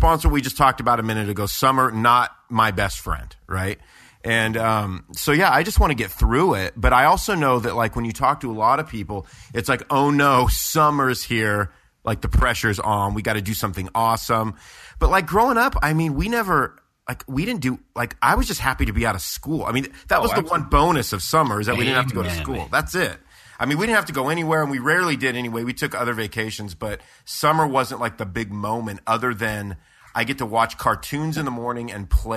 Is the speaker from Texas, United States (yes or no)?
no; California, United States; So I grew up in SoCal, right? Which means it was hot.